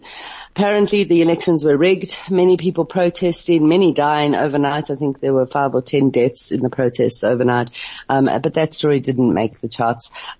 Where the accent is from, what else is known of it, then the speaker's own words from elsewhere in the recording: South Africa; as a South African